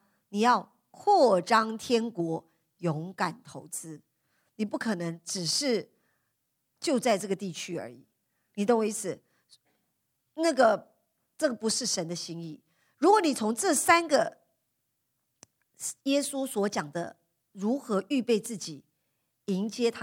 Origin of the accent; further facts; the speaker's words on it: China; 我们中国人常常的观念就是，我只要守城就好了